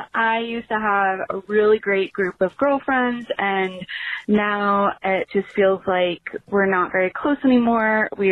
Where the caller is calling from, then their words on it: Lincoln, Nebraska, United States; I am calling from Lincoln, Nebraska